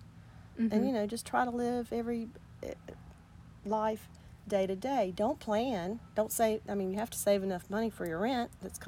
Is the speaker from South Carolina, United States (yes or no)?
yes; Prosperity, South Carolina, United States; born there; and then I was born in Prosperity. I left that out.